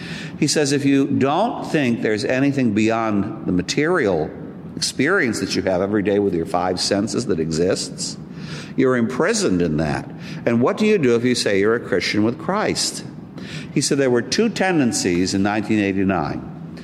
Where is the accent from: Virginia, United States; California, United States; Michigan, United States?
California, United States; Well, I told you I'm from California. I don't start fights at the table.